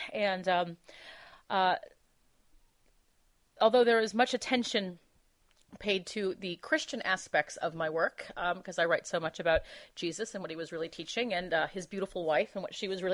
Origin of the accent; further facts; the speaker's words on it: Los Angeles, California, United States; My grandmother, even though we were raised in Los Angeles, but my grandparents built a house up in the mountains